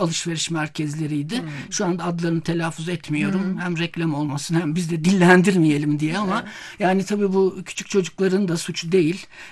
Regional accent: Ankara, Turkey; ben de doğma büyüme Ankaralıyım. Bu kentte bütün anılarım bu kentin sokaklarında yayılı durumda.

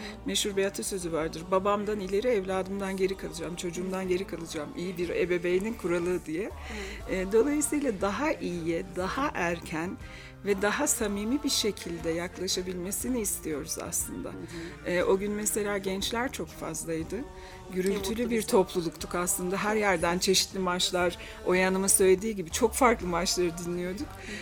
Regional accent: Ankara, Turkey; Evet, ben de bir Ankaralı olarak Anıtkabir'deydim

